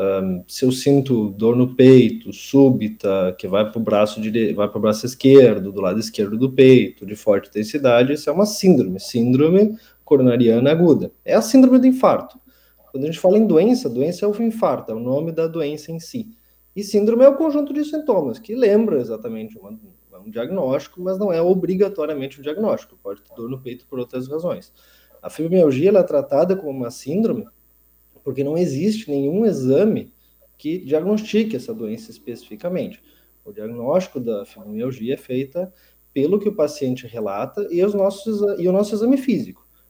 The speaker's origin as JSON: {"language": "Portuguese", "town": "Três Passos", "region": "Rio Grande do Sul", "country": "Brazil", "moved": "as an adult", "lives_now": "Blumenau, Brazil", "said": "Me mudei esse ano e eu sou de Três Passos, lá das missões lá do Rio Grande do Sul, perto do Oeste Catarinense, inclusive."}